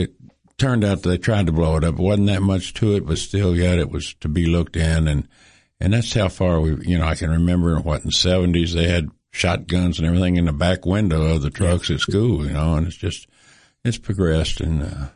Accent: Detroit, Michigan, United States; born there; I was born in Detroit, Michigan

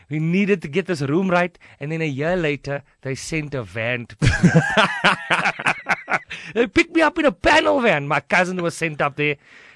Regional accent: Eastern Cape, South Africa; I'm from Henke, sorry.

